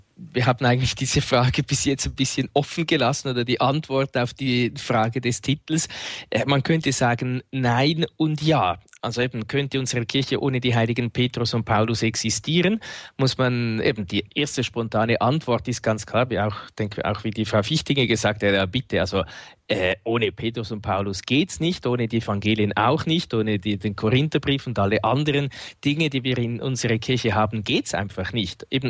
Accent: Winterthur, Zurich, Switzerland; dann in Winterthur, dort wo ich aufgewachsen bin

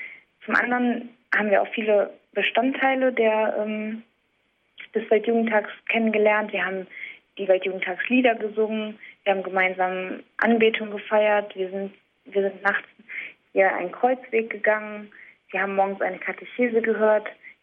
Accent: Germany; dass das Land vielleicht nicht ganz so organisiert war, wie wir das als Deutsche gewohnt sind

